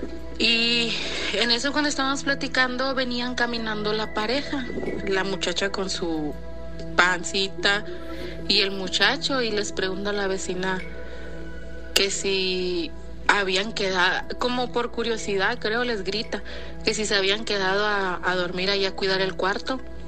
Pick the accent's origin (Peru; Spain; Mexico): Mexico; San Luis Río Colorado, Sonora; soy de San Luis Río Colorado, Sonora.